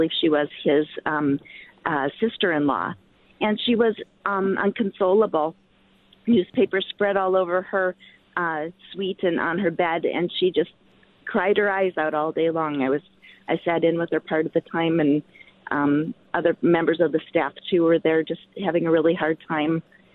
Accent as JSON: {"language": "English", "town": "Milwaukee", "region": "Wisconsin", "country": "United States", "tie": "born or raised there", "said": "I grew up in Milwaukee, and I was a senior in high school in 75 and working at a senior retirement place."}